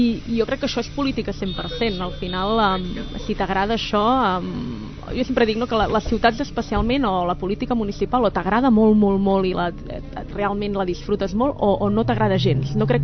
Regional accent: Sabadell, Catalonia, Spain; Això sí, perquè és d'on soc

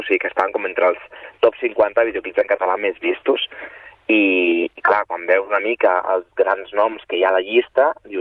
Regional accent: Sabadell, Catalonia, Spain; jo, òbviament, soc d'allà, soc de la Creu Alta

